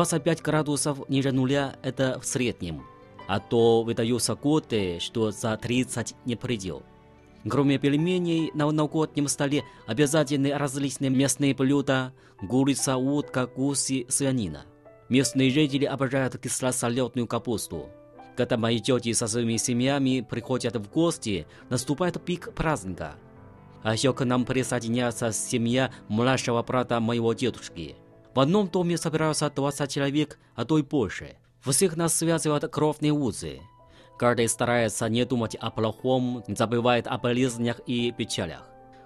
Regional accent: Wangjiawopu, Heilongjiang, China; Russian is a second language; Мое родное село Вандяопу расположено на северо-востоке страны по провинции Хэлунцзян.

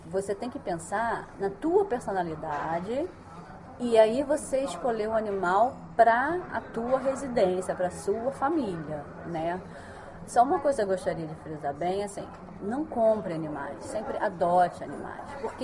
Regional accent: Rio de Janeiro, Brazil; No Brasil, no caso, eu sou do Rio de Janeiro

